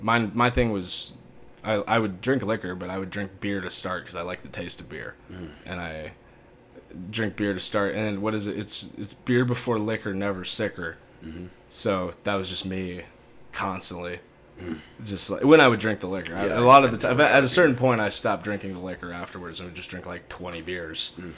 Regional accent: California, United States; Especially where I grew up, too. I grew up in Placer County

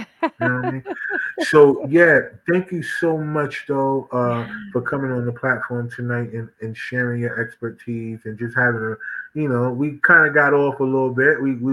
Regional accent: East Orange, New Jersey, United States; Yeah, I'm from East Orange, though. I'm from further north.

